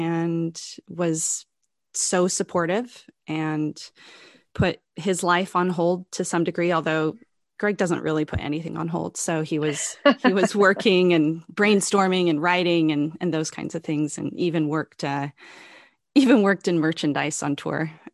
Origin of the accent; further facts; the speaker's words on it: Washington, United States; I grew up in Washington State. It was a great place to grow up, middle of five kids.